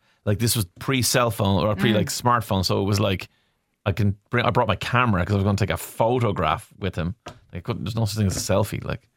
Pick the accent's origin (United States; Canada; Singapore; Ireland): Ireland; Hey, how are you? I'm from Ireland. Yeah, I'm from Ireland. Yeah, but I've been here for a while, like easily 2 weeks.